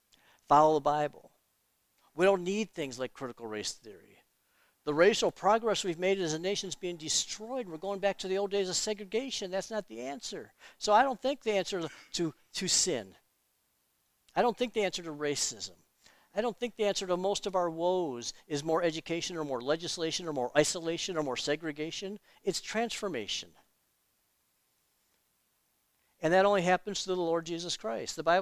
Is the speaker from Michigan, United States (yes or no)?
yes; Detroit, Michigan, United States; I grew up in Detroit. I grew up in a racially diverse community. I went to a racially diverse schools.